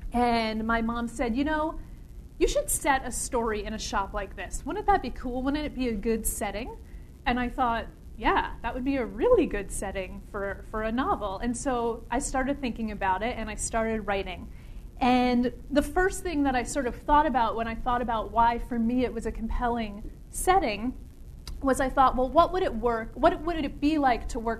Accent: Brooklyn, New York, United States; now in Canada; I grew up in Brooklyn. I now live in Western Canada. But I grew up in Brooklyn

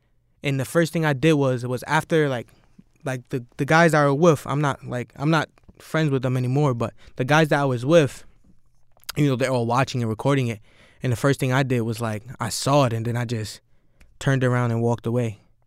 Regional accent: Jersey City, New Jersey, United States; growing up in Jersey City, you don't see people really being there for you.

